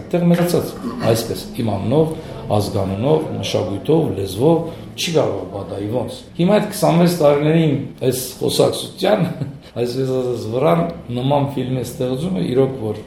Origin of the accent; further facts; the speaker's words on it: Bayburt, Turkey; now in Armenia; եկել եմ Հայաստան 26 տարիա։ Ամեն մարդուն ասում եմ, ես Արևմտյան Հայաստանից եմ, ասում եմ բաբերդ։